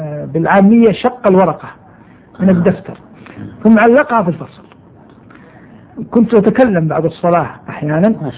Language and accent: Arabic; Medina, Medina Province, Saudi Arabia; أنا من مواليد المدينة المنورة عام 83 و300 للهجرة وفق الوثائق الرسمية. نشأت في المدينة المنورة التي بها ولدت، ودراسة كانت في مدرسة تسمى المدرسة الناصرية